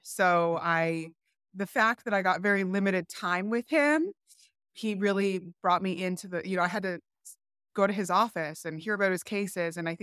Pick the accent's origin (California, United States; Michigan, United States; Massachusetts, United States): California, United States; Thousand Oaks; also born or lived in Los Angeles County; I grew up for the first 12 years of my life in Los Angeles County. And then I would say for my formative years, right, 12 years up until 18, I lived in Thousand Oaks.